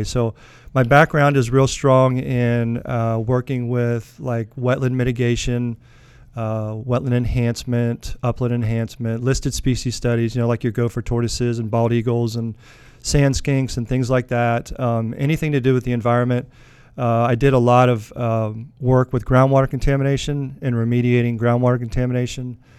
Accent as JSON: {"language": "English", "town": "Orlando", "region": "Florida", "country": "United States", "tie": "born or raised there", "also_born_or_lived": "Winter Park", "said": "Actually, I was born in Winter Park, which is right outside of Orlando."}